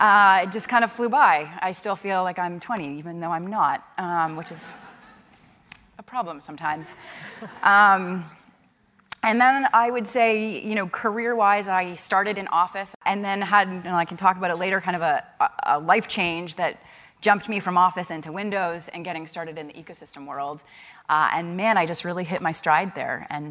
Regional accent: Toronto, Ontario, Canada; So maybe I'm Canadian. I grew up in Toronto, so I saw Markham up there.

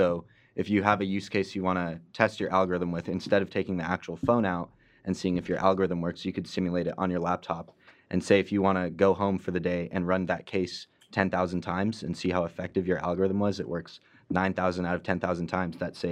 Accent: Victorville, California, United States; now in Baltimore, United States; I'm from Victorville, California. That's about halfway between LA and Vegas.

